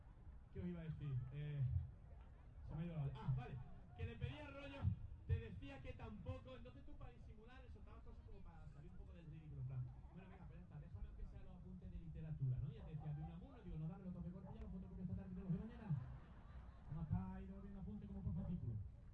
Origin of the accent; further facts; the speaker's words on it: Málaga, Andalusia, Spain; Si la primera parte la empecé diciendo que soy andaluz, la segunda parte quiero empezar diciendo, concretando un poco más, que soy malagueño.